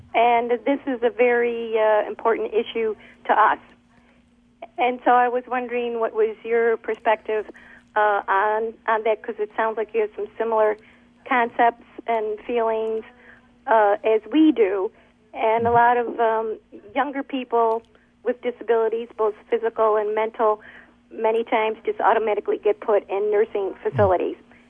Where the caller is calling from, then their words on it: Crofton, Maryland, United States; I'm from Crofton, Maryland.